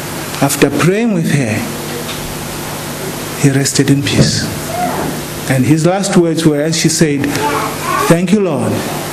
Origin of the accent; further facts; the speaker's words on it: Zambia; I told him, I'm from Zambia.